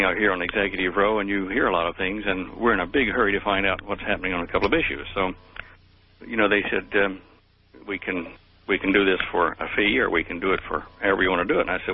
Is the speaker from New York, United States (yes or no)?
no; Dallas, Texas, United States; also born or lived in Clifton, Texas; I was born in the United States in Texas, in Clifton, Texas, near Valley Mills, and I moved to Dallas, lived there most of my life